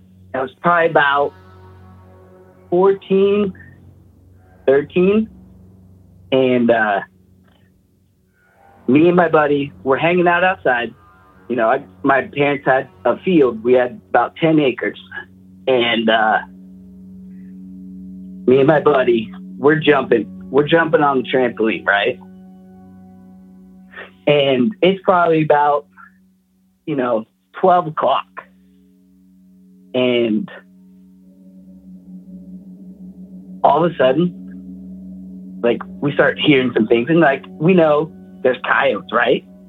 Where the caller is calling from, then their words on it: Post Falls, Idaho, United States; Post Falls, Idaho.